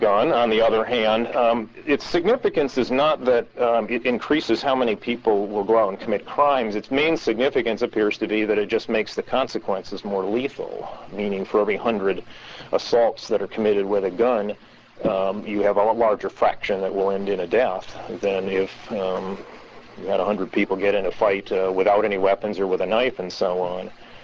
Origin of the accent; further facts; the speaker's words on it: Tallahassee, Florida, United States; I'm from Tallahassee, as a matter of fact, which is the center of the political universe right now.